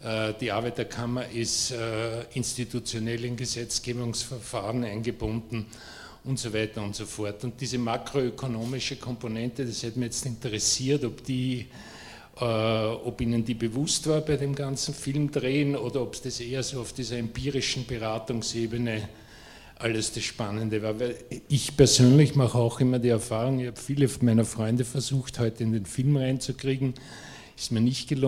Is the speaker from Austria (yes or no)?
yes; Austria; Also ich selbst bin Österreicher